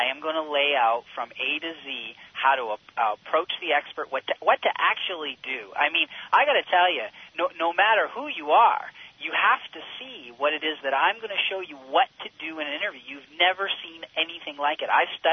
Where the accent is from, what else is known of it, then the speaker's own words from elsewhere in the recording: Canada; I'm just a guy. I'm just a Canadian, and I struggle just like everybody else.